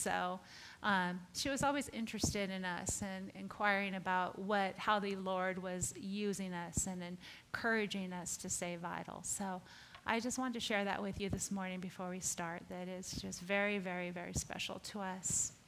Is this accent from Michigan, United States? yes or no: no; California, United States; moved away; but we came from California. I feel like I should preface that with a I'm sorry. But anyhow, he was our first friend here in Texas